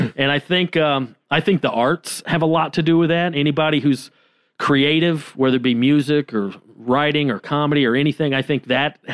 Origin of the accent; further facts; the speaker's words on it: Georgia, United States; moved away; I haven't lived in Georgia in 8 years. I haven't lived in my hometown in about 12. So I don't really have a lot of contact with people that I grew up with.